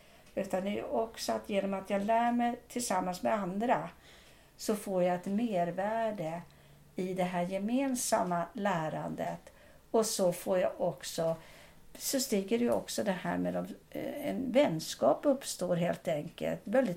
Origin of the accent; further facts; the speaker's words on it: Tyresö, Stockholm County, Sweden; Jag växte upp här i Tyresö då på 50-talet och framöver då.